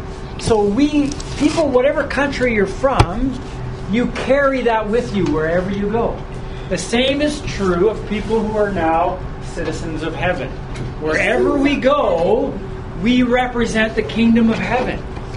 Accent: Canada; because we're Canadian, wherever we go around the world, we bring something different

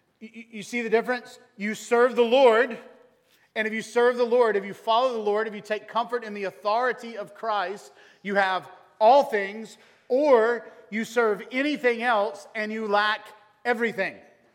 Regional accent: Georgia, United States; Whenever I was a kid, I grew up in Meriwether County, Georgia. Meriwether County, Georgia, we have three red lights in the county.

